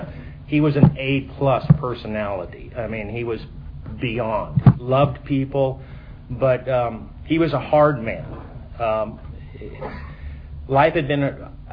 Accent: Pensacola, Florida, United States; born there; also born or lived in Corpus Christi, United States / Anaheim, United States / Bangor, United States / Quantico, United States; Being in a military family, we moved around a lot. So in my first, I was born in Pensacola. I don't even remember living there because it was only about 2 months long.

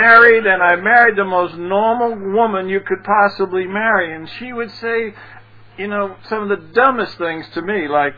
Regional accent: Brooklyn, New York, United States; I was born and raised in Brooklyn in one of those neighborhoods where you used to say, "How far is it to the subway?"

